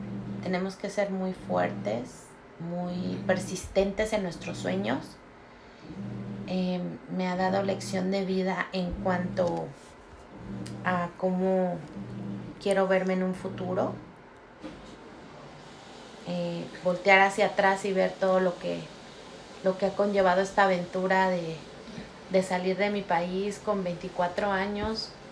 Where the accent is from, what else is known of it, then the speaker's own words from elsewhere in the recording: Mexico City, Mexico; yo soy 100% mexicana. Vengo básicamente de la Ciudad de México, o sea que soy chilanga. Mis rasgos físicos son muy diferentes a veces a los mexicanos que están acostumbrados a ver aquí. De hecho, jamás piensan que soy mexicana.